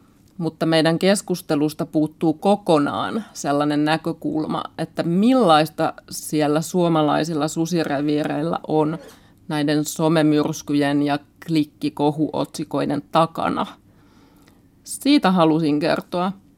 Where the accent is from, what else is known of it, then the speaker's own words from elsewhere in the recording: Southern Finland, Finland; also born or lived in Ostrobothnia; Olen syntynyt Pohjanmaalla. Ja vaikka muutimme sieltä Etelä-Suomen maaseudulle, kun olin pieni, niin vietimme paljon aikaa Pohjanmaalla maaseudulla yhä.